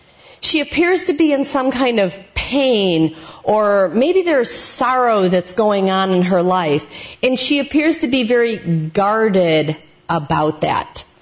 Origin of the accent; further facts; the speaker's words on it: Toledo, Ohio, United States; I have lived in the Toledo area almost all my life. I grew up over in West Toledo, went to McKinley, which is no longer there, DeVilbiss, which is closed.